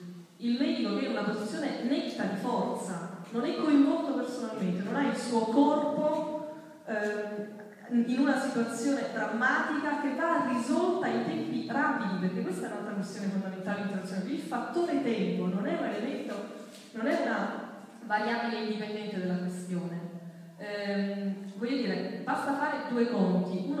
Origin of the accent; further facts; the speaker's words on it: Sicily, Italy; Io ho problemi, sono siciliano, a volte il mio medico in Sicilia mi fa delle prescrizioni, non riesco a fare le cose